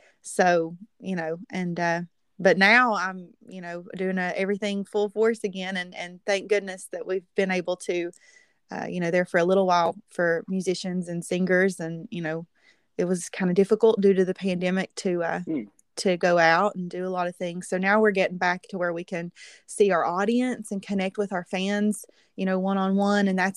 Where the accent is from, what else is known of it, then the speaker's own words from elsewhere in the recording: West Virginia, United States; and I love that I'm from West Virginia. You know, I love my home state.